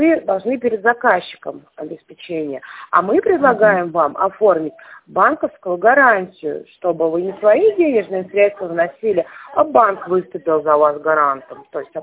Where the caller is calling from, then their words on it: Tver, Tver Oblast, Russia; А мы из Твери звоним.